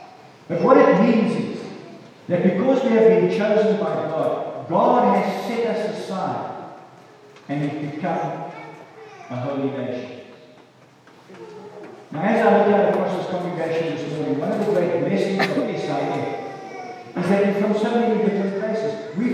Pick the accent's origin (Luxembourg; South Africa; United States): South Africa; So who do you think you are? I'm a South African.